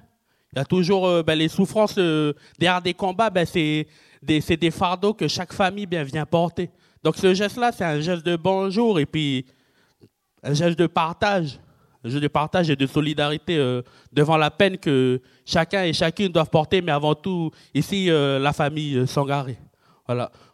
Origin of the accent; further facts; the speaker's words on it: New Caledonia; ça sera comme on fait chez nous en Nouvelle-Calédonie, en Kanaky.